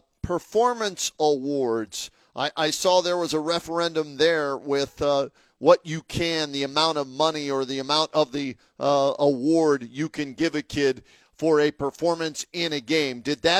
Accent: Pennsylvania, United States; I grew up in Pennsylvania

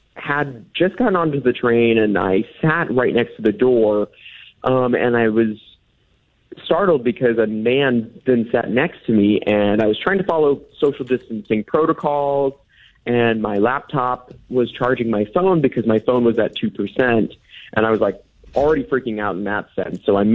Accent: St. Louis, Missouri, United States; now in Boston, United States; but I'm originally from St. Louis, so I was coming from St. Louis, going to Chicago for a little layover, and then coming back to Boston for school.

